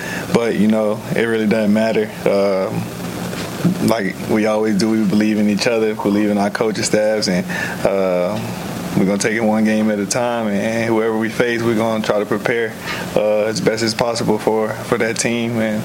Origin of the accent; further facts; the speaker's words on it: North Carolina, United States; you know, my home state, NC State, was the last two teams I picked.